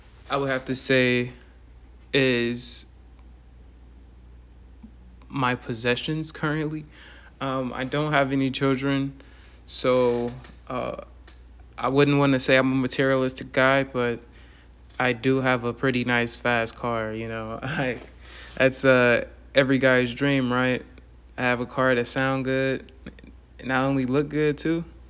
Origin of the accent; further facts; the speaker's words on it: Milwaukee, Wisconsin, United States; moved away as an adult; I was born in Milwaukee, Wisconsin. And I stayed in Milwaukee for about 18 years. Went to high school at Milwaukee Lutheran